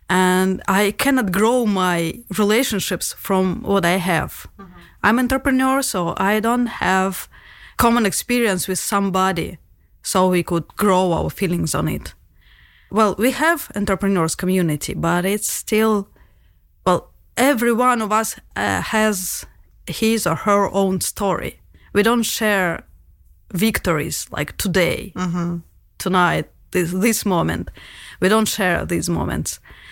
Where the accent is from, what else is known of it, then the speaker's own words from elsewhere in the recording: Russia; English is a second language; moved away; I am from Russia. You could already tell that by my tough accent. I left my country and since then I have to adapt all the time.